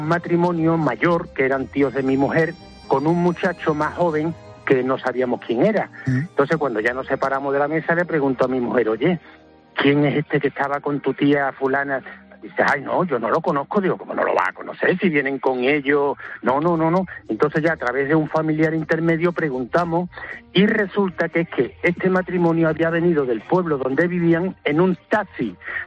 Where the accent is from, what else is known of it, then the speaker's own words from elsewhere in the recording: Seville, Andalusia, Spain; Mira, yo soy de Sevilla, pero te llamo desde la playa de Matalascaña, que estoy aquí de vacaciones.